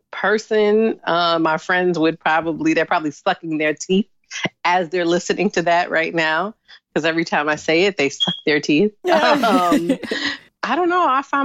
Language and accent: English; Harlem, New York, United States; And the other side to growing up in Harlem, all of that type of stuff, that is considered hobby.